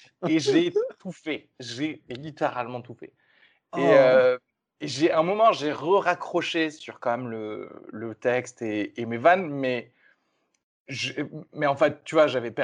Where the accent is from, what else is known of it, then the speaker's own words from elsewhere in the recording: Toulouse, Occitanie, France; Mais voilà, je viens de Toulouse